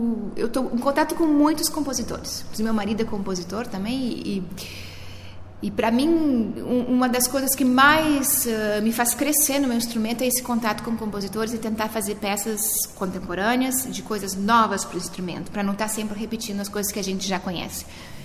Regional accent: Santa Maria, Rio Grande do Sul, Brazil; moved away; Eu sou gaúcha, né? Eu sou de Santa Maria.

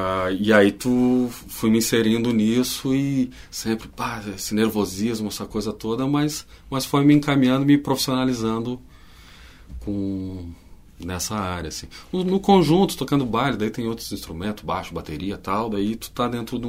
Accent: Porto Alegre, Rio Grande do Sul, Brazil; moved away; also born or lived in Santa Catarina; Sou natural aqui de Porto Alegre.

